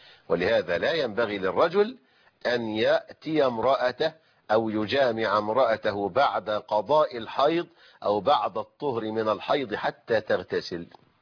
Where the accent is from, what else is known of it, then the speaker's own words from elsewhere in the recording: Egypt; زي ما عندنا في مصر الشهر العقاري.